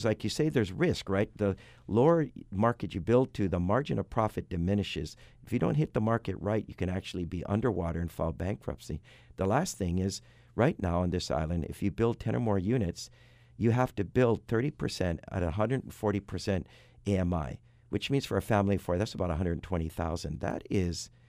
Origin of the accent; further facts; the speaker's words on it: Waipawa, Hawke's Bay, New Zealand; born there; since I was born here in Waipawa in 1952.